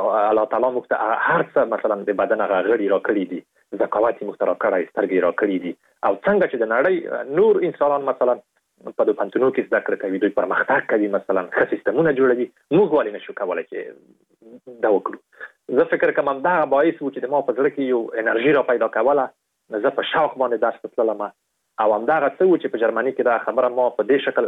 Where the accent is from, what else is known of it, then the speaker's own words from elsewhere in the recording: Afghanistan; په دې باندې مې لیکلی وو چې زه د افغانستان یم